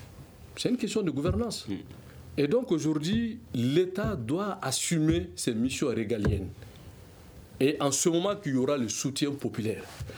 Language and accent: French; Mali; nous sommes tous des Maliens.